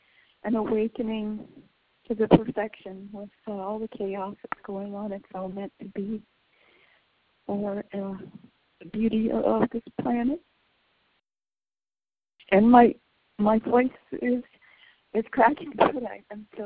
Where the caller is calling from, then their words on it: Canada; I am calling from Canada